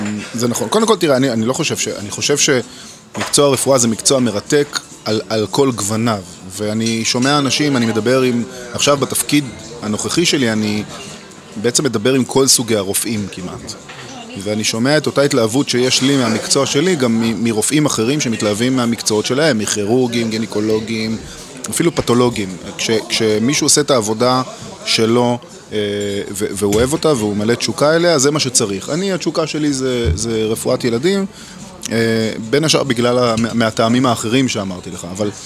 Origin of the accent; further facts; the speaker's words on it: Yehud, Central District, Israel; born there; כבר למדתם שנולדתי ביהוד, לתיכון ביהוד